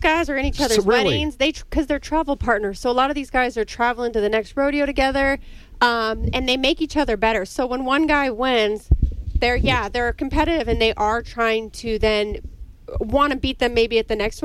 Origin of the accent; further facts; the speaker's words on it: California, United States; just realize it's because I'm from California.